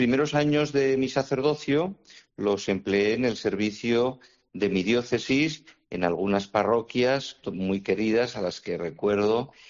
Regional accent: Cervera de la Cañada, Aragon, Spain; Yo soy de Cervera de la Cañada, ajá, al lado de Calatayud

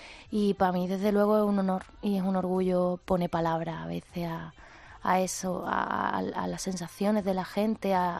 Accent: Spain; Los españoles somos muy en general somos muy españoles, ¿no?

